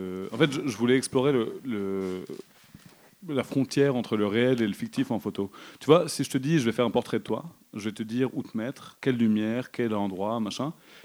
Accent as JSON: {"language": "French", "region": "London", "country": "United Kingdom", "tie": "born or raised there", "said": "Moi, je suis né à Londres et j'ai une mère française, donc je suis franco-britannique."}